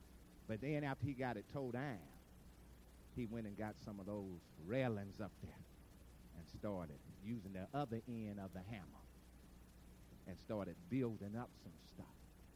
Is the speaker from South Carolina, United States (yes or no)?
no; Liberal, Kansas, United States; Growing up in Liberal, that was like a sin to not be happy.